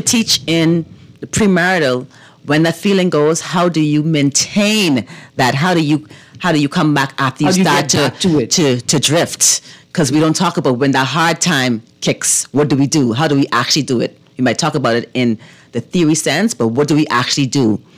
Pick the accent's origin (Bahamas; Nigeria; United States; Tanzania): Bahamas; So we grew up in the Bahamas, right? Mm-hmm. We're a Christian nation. We've been to church.